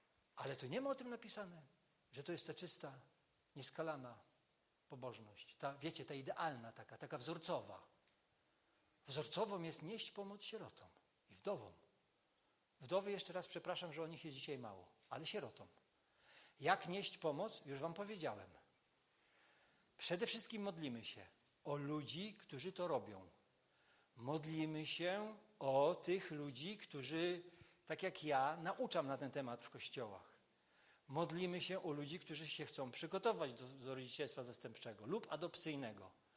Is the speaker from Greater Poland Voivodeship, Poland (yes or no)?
no; Pomeranian Voivodeship, Poland; Ja wychowywałem się na Kaszubach. W pobożnej katolickiej rodzinie.